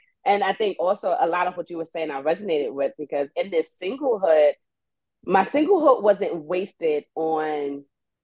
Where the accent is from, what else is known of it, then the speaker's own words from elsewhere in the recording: Brooklyn, New York, United States; where I grew up in East New York, Brooklyn, and unfortunately, you know, it's a housing development, the projects, the hood.